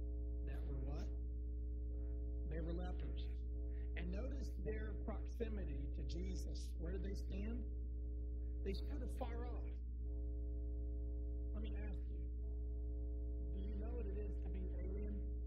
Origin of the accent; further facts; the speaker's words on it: Kennesaw, Georgia, United States; And I grew up in Georgia, out north of Atlanta, what is called Kennesaw.